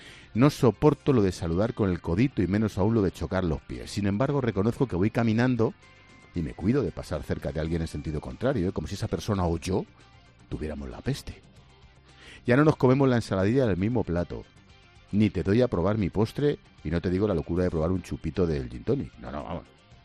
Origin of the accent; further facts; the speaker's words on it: Spain; como españoles